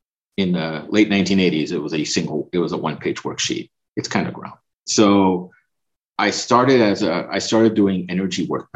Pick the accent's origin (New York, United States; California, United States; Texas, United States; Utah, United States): California, United States; Los Angeles; also born or lived in Puerto Rico; now in Chicago, United States; but I was born in Puerto Rico, but grew up in Los Angeles, and now live in Chicago. Hence the Guarana. I have a Caribbean, Latin American background.